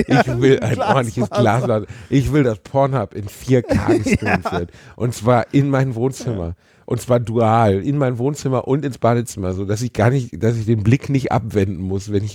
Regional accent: Gelsenkirchen, North Rhine-Westphalia, Germany; Ich meine, ich bin in Gelsenkirchen aufgewachsen.

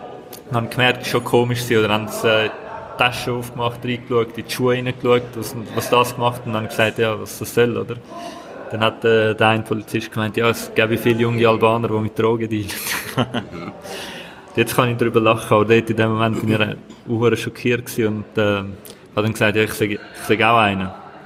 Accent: Zurich, Switzerland; Zürich, im Kreis 3. Mhm. Bin ich aufgewachsen. Ich bin hier in der Schule.

